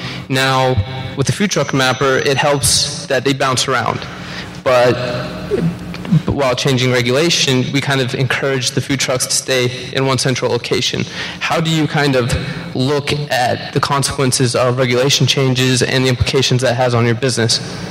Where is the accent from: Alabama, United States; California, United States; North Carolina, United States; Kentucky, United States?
North Carolina, United States; from North Carolina.